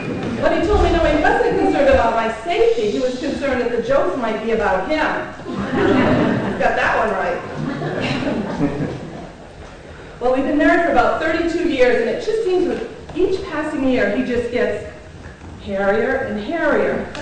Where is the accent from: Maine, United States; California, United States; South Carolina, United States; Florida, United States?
Maine, United States; Leeds; now in Cape Elizabeth, United States; Actually, I live in Cape Elizabeth. I grew up in Leeds.